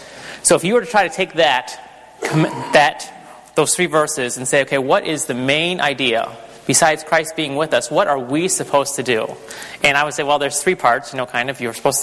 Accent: United States; my dad was in the military, so if you ask me where I'm from the United States. Okay, so I moved around a few places.

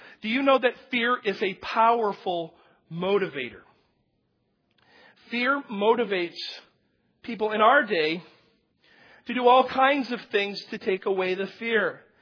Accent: United States; now in Spain; you know, I'm an American. And the first thing I do when I get to Spain is, I want my stuff.

